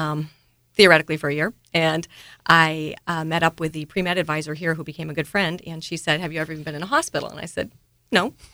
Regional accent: Maine, United States; moved away as an adult; also born or lived in New Jersey; now in Lawrence, United States; I grew up in Maine, and then my husband and I were in school in New Jersey, and he accepted a position at University of Kansas in 1989, and we thought that would be for a year, so we moved out here for a year

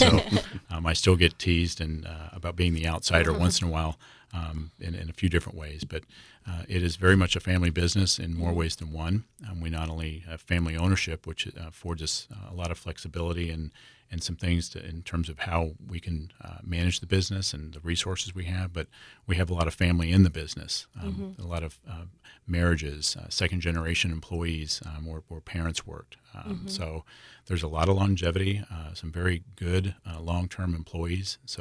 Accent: Kansas City, United States; as … and I come from the Kansas City metro area

